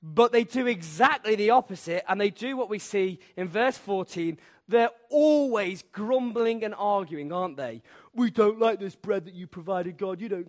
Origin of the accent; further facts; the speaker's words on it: Wales, United Kingdom; Now, I grew up in North Wales, and what a lovely place it was.